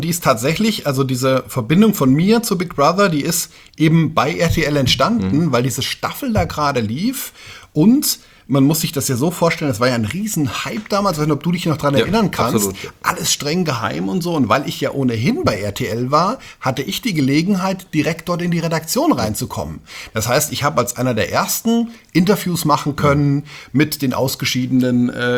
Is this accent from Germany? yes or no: yes; Elters, Hesse, Germany; ich bin ein richtiger Rhöner Jung. Ich komme aus Elters in der Rhön und bin da aufgewachsen, Hof Biber in die Schule gegangen und dann später dann weiterführende Schule in Fulda. Und die Region hat mich sehr geprägt